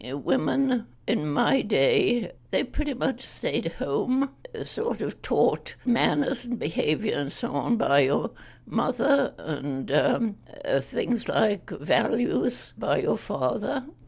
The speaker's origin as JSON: {"language": "English", "region": "Yorkshire and the Humber", "country": "United Kingdom", "tie": "born or raised there", "said": "I grew up in Yorkshire, north of England."}